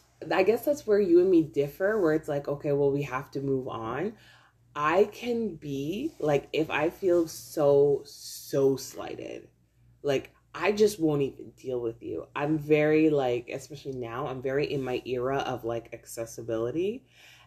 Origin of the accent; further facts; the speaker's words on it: Canada; I know like in Canada and as a Canadian, it's very stereotypical for us to be like known as, oh, Canadians are always saying sorry